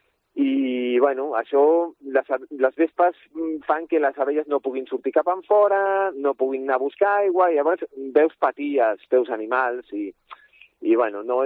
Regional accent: La Floresta, Catalonia, Spain; jo soc de la Floresta i de Vall d'Oreig, de tota la vida

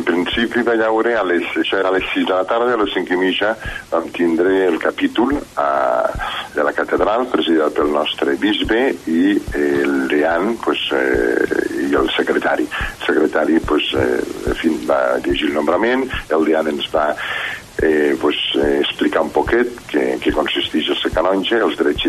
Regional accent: Benicarló, Valencian Community, Spain; que soc de Benicarló, que no soc de la ciutat

